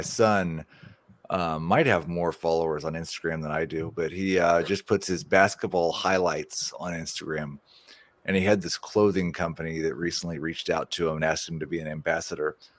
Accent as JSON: {"language": "English", "town": "Kansas City", "region": "Missouri", "country": "United States", "said": "but I tell people I'm from the Kansas City area."}